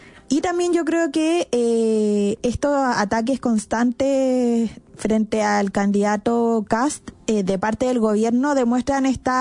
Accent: Chile; como cualquier chileno ya se da cuenta que la pega no se está haciendo

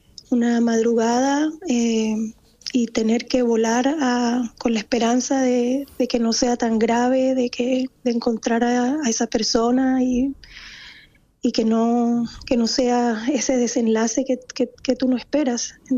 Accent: Colombia; now in Chile; yo soy colombiana, mis dos hijos mayores son colombianos, nacidos en Colombia. Nosotros llegamos aquí hace 23 años, yo estoy casada con chileno. Llegamos acá hace 23 años

